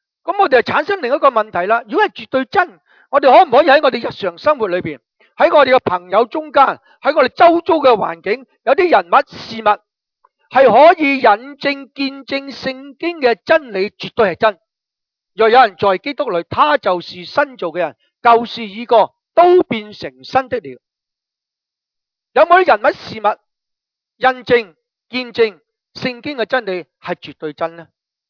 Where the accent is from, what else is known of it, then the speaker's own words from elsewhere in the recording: China; 我中国人